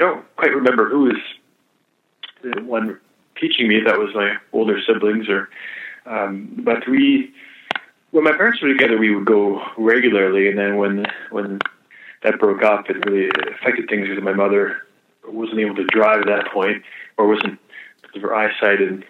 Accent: Nova Scotia, Canada; also born or lived in Nashua, United States; Yes, I was born in Nashua, New Hampshire, and just lived there only for about a year. My father was beginning his medical career and started there in Nashua, and then moved up to Nova Scotia, Canada

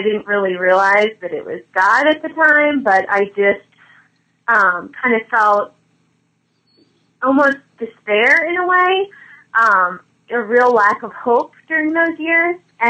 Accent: Baltimore, Maryland, United States; Okay, I was born and raised in the Baltimore, Maryland area, and I was raised Catholic family

